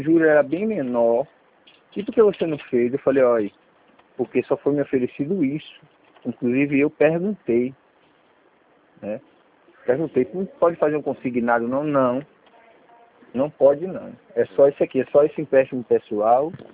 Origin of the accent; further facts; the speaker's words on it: Lauro de Freitas, Bahia, Brazil; Eu sou de Lauro de Freitas.